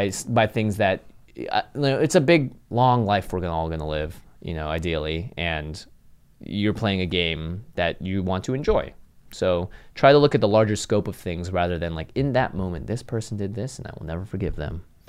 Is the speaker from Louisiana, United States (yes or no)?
no; Seattle, Washington, United States; born or raised there